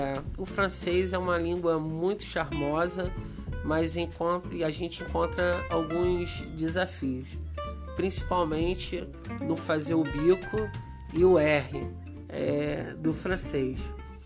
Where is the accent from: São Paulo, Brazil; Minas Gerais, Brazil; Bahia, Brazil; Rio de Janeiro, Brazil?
Rio de Janeiro, Brazil; quando a gente se apresenta e fala que é do Brasil, no meu caso, que eu venho do Rio de Janeiro